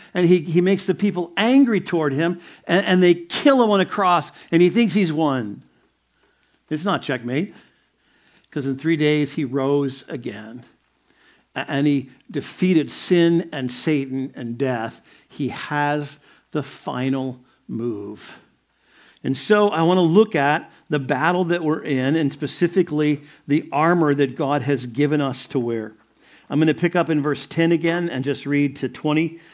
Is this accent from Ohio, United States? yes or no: yes; Ohio, United States; And I'm from Ohio, so I really appreciate that.